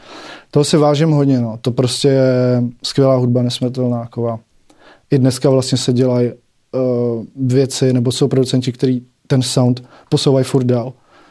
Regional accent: Prague, Czechia; No, místa, kde žiješ, prostě já jsem z Vinohrad

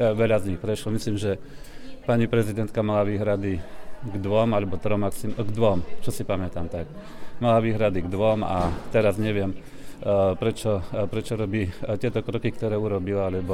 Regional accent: Žilina Region, Slovakia; Ja som z Oravy, pochádzam z 9 detí

